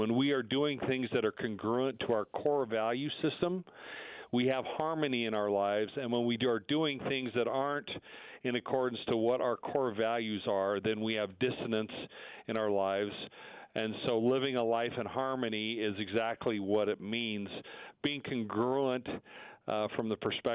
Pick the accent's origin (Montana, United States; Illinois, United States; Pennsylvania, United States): Montana, United States; Yeah, like I said, I grew up in Montana, and my father was a World War II veteran and started working at a sawmill in Montana